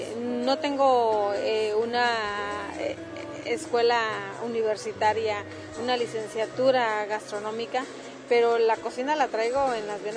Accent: Huajuapan de León, Oaxaca, Mexico; born there; En Huajuapan de León.

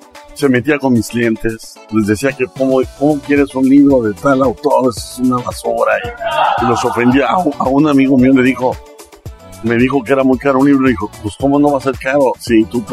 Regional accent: Guadalajara, Jalisco, Mexico; born there; Independencia, ahí por el Estadio Jalisco de Fútbol, que es la colonia donde yo nací

